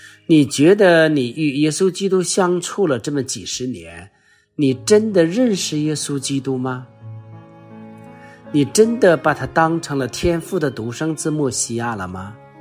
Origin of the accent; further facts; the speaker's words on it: China; 我们中国人说，身在福中不知福，拥有的是不珍惜的，要失去的我们才知道珍惜。